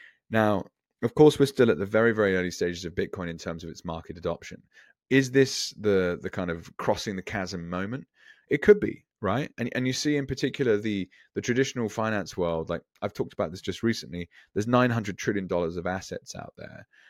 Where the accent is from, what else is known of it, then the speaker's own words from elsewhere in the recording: United Kingdom; thinking back to my home country of the UK